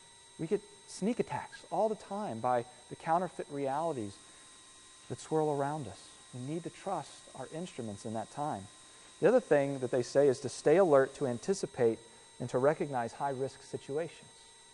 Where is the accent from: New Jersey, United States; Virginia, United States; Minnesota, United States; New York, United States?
Virginia, United States; Virginia Beach; Just this last week, I was down in Virginia Beach in my hometown, and having grown up there, you see these bumper stickers that say, I heart jet noise, okay?